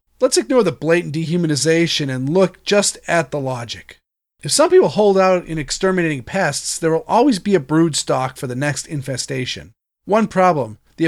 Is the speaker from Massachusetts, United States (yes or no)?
yes; Massachusetts, United States; They reference Illinois, New York, California, and my home state of Massachusetts.